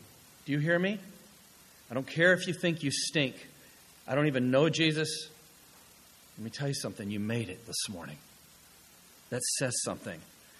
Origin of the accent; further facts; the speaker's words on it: the South, United States; I'm from the South